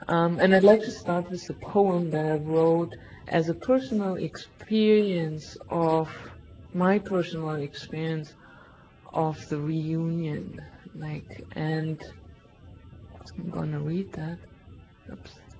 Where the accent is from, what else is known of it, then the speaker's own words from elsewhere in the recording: East Germany, Germany; English is a second language; And I used to say I'm from Germany. And until I realized I am not from Germany, I'm from East Germany. It's a different culture, it's a different atmosphere, whole different upbringing.